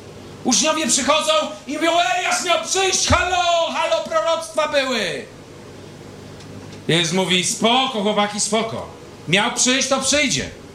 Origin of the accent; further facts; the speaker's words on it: Elbląg, Warmian-Masurian Voivodeship, Poland; now in Warsaw, Poland; Jak z moją siostrą czasami się spotykamy, to moja siostra mieszka w Poznaniu, ja w Warszawie, wychowaliśmy się w Elblągu